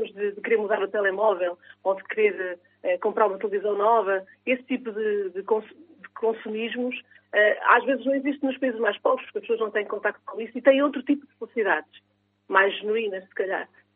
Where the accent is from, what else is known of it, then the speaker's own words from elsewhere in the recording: Coimbra, Portugal; Eu sou de Coimbra, sim. E eu nasci em 78.